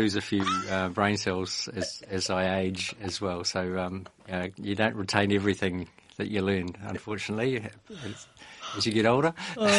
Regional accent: Wellington, New Zealand; born there; also born or lived in United Kingdom / Auckland; I was born in the Wairarapa, moved away and worked in various places, including the UK. Came back and was living in Auckland and decided I had a family, young family, and I wanted to bring them up in a rural setting. So I moved back to the Wairarapa

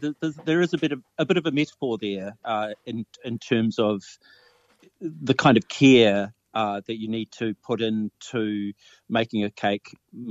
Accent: Dunedin, Otago, New Zealand; Yeah, well, I was from Dunedin, so I was a Scarfie

